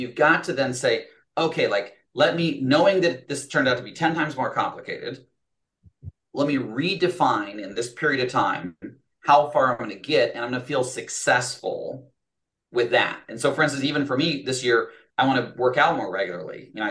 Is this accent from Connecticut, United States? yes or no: no; Fort Collins, Colorado, United States; There we go. My hometown.